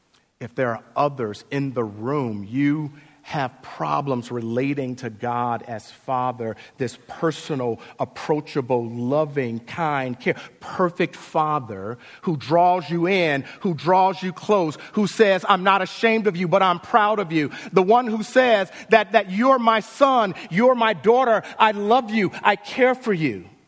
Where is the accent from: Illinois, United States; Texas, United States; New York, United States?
Illinois, United States; Chicago; because I'm from Chicago